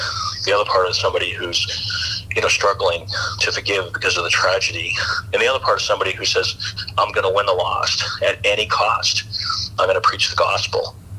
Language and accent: English; Maine, United States; my hometown of Maine, where I grew up.